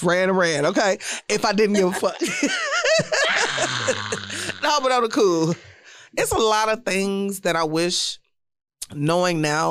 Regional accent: Houston, Texas, United States; I'm from Pleasantville.

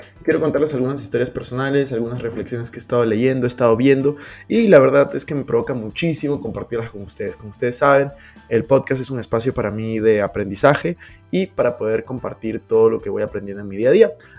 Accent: Peru; Yo soy de Perú y de verdad me encanta seguir a la selección.

